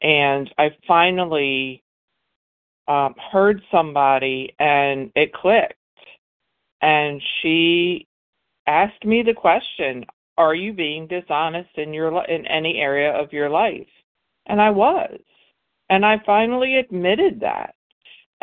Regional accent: Mississippi, United States; And I'm from Mississippi

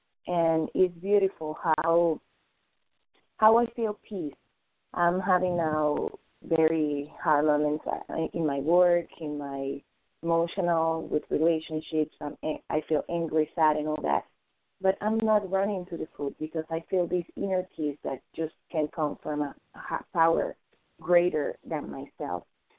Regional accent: Florida, United States; from Florida, recovering compulsive overeating for today.

